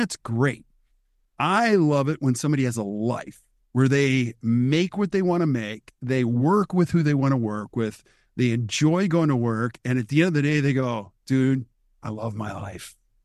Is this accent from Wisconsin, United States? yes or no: yes; Stevens Point, Wisconsin, United States; Yeah, so I grew up in Stevens Point, Wisconsin. Graduated from high school in 1988 from Stevens Point Area Senior High School.